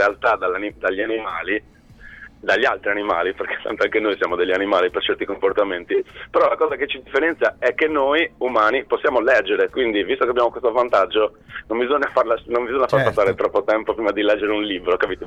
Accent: Sardinia, Italy; scrivere in sardo mi sarei ghettizzato alla Sardegna, con tutto rispetto a chi ho, immaginate, sono la mia terra

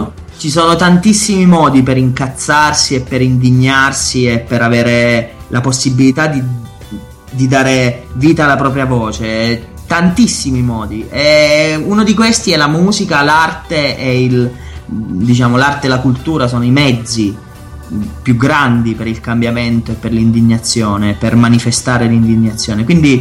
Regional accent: Atri, Abruzzo, Italy; qua c'è un attore di Atri, appunto, del mio paese

